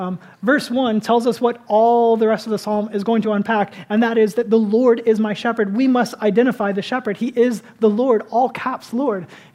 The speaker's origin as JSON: {"language": "English", "region": "Florida", "country": "United States", "tie": "born or raised there", "said": "I was born in Florida and have lived in Florida my whole life."}